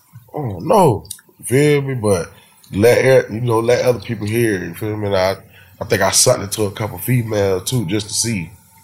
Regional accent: Port Salerno, Florida, United States; Yeah, I'm from Port Salerno.

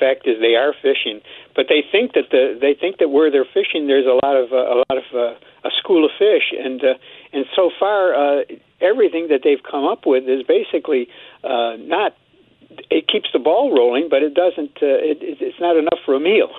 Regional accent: New York, United States; Basically, when I go back up to my hometown in upstate New York, when I talk to people back there

